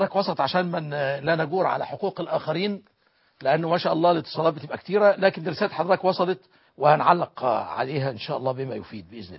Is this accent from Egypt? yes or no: yes; Egypt; الحقيقة نحن كمصريين أنعم الله تعالى علينا بنعمة، وهي هذه الثورة المباركة